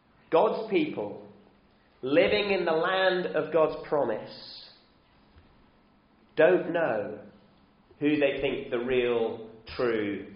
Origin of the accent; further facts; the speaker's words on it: England, United Kingdom; But I'll make a confession to you as an English football supporter.